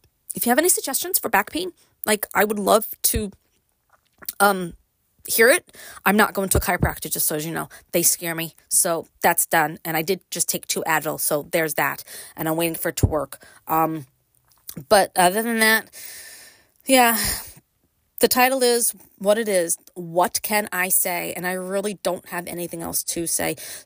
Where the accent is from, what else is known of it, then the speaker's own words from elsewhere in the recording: Brooklyn, New York, United States; I grew up in Brooklyn. Yep. I left Brooklyn and yep, I live in upstate and yep, I am glad that I did that.